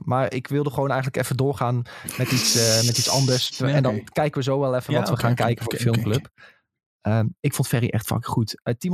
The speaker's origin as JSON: {"language": "Dutch", "region": "North Brabant", "country": "Netherlands", "said": "Maar als Brabander hoorde je echt dat zij geen Brabander is."}